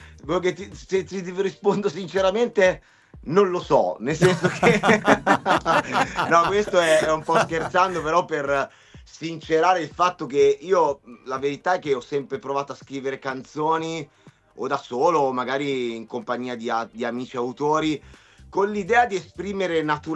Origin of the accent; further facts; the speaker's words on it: Carrara, Tuscany, Italy; con il quale ho studiato per tanti anni a Carrara, quindi dove sono originario io